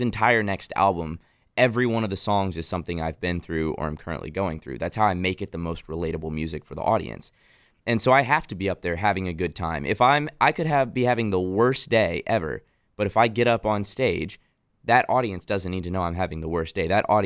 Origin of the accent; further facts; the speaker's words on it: Nashville, Tennessee, United States; Growing up in Nashville, my parents used to own a bar restaurant down there, and I used to get on stage.